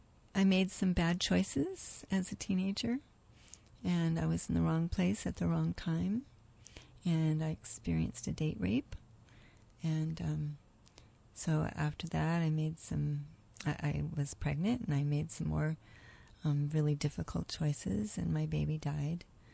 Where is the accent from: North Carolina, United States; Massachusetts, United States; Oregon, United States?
Oregon, United States; I grew up in Oregon, in a farming community.